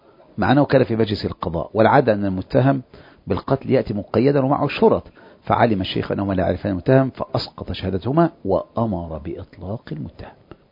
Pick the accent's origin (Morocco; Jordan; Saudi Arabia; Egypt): Egypt; وكلنا كمصريين نعرف هذا